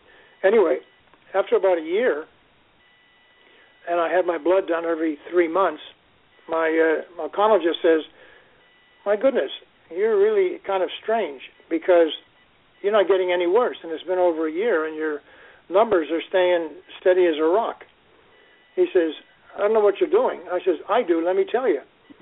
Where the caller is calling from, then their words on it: Fallbrook, California, United States; I'm calling from Fallbrook, California.